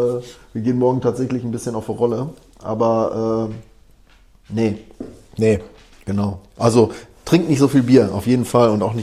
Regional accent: Dortmund, North Rhine-Westphalia, Germany; Wie man das so bei uns im Ruhrgebiet macht.

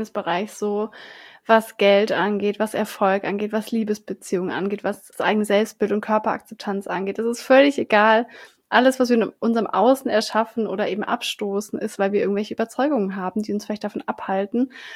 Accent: Southern Germany, Germany; ich bin in Süddeutschland auf dem Dorf aufgewachsen

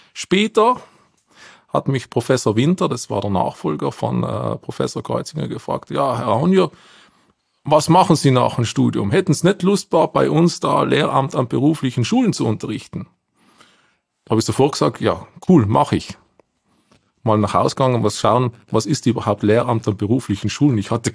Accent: Steinegg, Trentino-Alto Adige, Italy; in Steineck, das ist gleich neben Bozen

